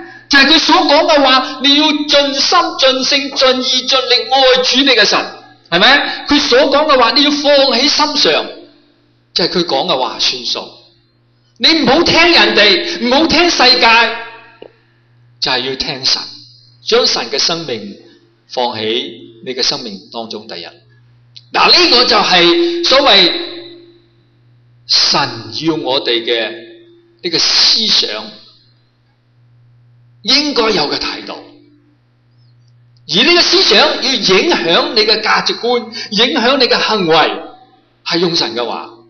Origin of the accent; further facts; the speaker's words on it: Guangdong, China; 我哋广东人最中意食嘢噶，系嘛？